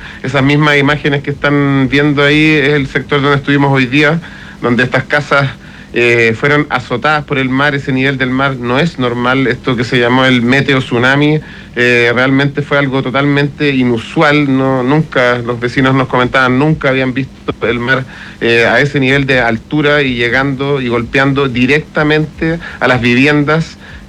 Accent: Chile; si algo nos caracteriza como chilenos

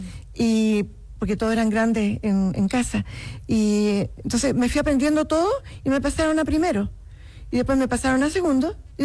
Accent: Loncoche, Araucanía, Chile; born there; Porque yo nací en Loncoche. Pero mi papá era de ferrocarriles, entonces nos cambiaban permanentemente de lugar.

